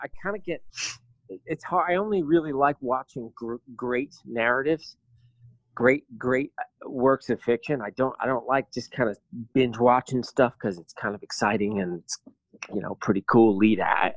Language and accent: English; New York, United States; now in Berlin, Germany; So, as an American, as a New Yorker, even, and as a Western European perspective